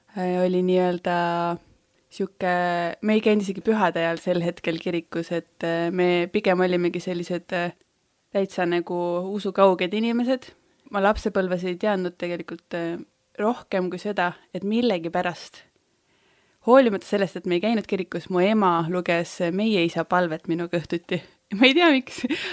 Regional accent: Rakvere, Lääne-Viru County, Estonia; Jaa, ma olen Rakverest pärit ja ma olen tegelikult oma elus võib-olla 4 aastat mujal olnud. Ma olen siis 34 praegu, et kuulejad oskaks arvutada. Ehk siis 30 aastat on Rakveres olnud.

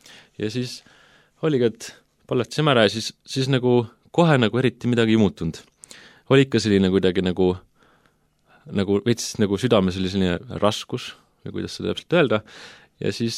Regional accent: Lääne County, Estonia; olen pärit kristlikust perest Läänemalt. Mu isa on väikse koguduse pastor ja siis seal ma olen siis sündinud ja kasvanud.

